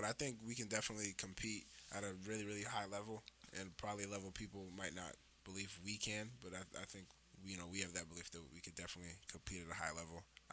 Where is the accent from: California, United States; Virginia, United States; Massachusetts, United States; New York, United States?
Massachusetts, United States; Boston; born there; Yeah, I'm from Nigeria. Well, I was born in Boston, but my family's from Nigeria.